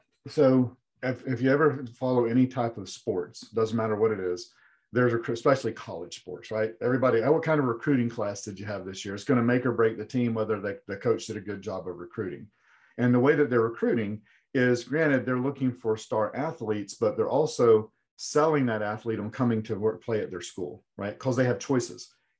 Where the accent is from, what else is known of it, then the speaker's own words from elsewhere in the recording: Florida, United States; now in Malden, United States; The only problem I have with that is I'm from Florida and I'm a Florida Gator